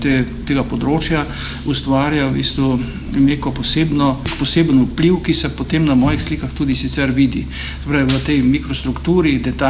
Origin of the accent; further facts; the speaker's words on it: Postojna, Littoral–Inner Carniola, Slovenia; now in Ljubljana, Slovenia; V Postojni sem se sicer rodil, ampak drugače sem živel v Orehku pri Postojni. Normalno smo pa neprestano obiskovali Postojno in jaz sem pravzaprav v tej regiji doma. Še vedno je to moj domači kraj oziroma domače območje, tako da v bistvu se ne počutim Ljubljančana, čeprav tam živim že izjemno veliko število let.